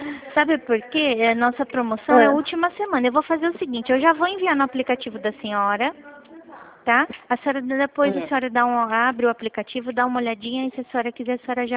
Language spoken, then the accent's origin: Portuguese; Rio Claro, São Paulo, Brazil; Eu sou daqui de Rio Claro, eu sou aqui do lado da agência da Avenida 3 aqui.